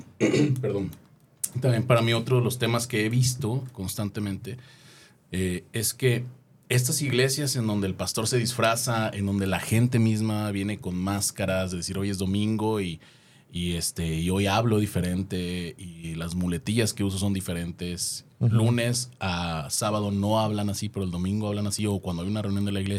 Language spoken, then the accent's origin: Spanish; Mexico; moved away; venimos de un país donde la religión es parte casi de la cultura, o sea, para algunos de nosotros es como naces mexicano diagonal católico